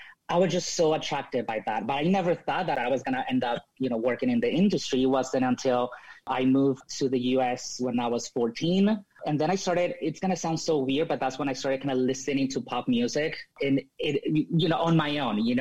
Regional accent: Sinaloa, Mexico; born there; English is a second language; So I was born in Sinaloa, Mexico, 37 beautiful years ago.

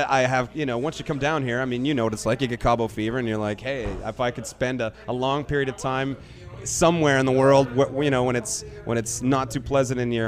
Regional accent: Vancouver, British Columbia, Canada; I am from Vancouver.

